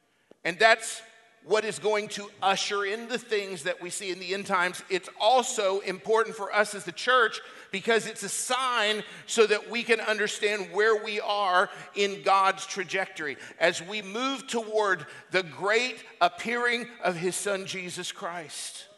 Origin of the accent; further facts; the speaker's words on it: United States; And as an American, that actually saddens me even to say.